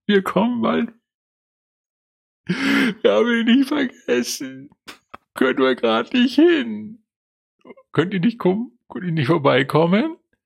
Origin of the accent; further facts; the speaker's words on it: Schleswig-Holstein, Germany; Ich bin schon länger Bayer jetzt als Schleswig-Holsteiner.